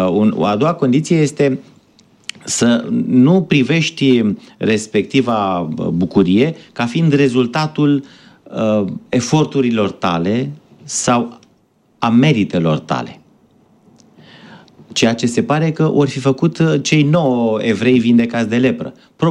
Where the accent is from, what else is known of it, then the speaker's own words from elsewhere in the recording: Romania; Dar se pare că suntem codași, noi ca români, și la capitolul acesta